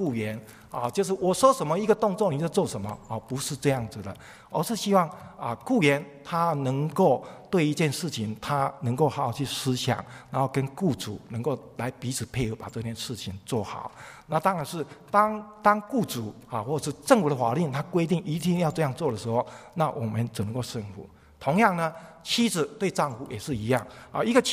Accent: China; 对我们中国人来讲

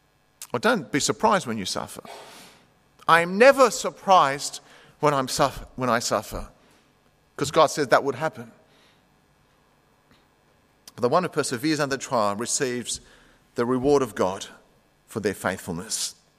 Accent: Australia; And friends, growing up in Australia

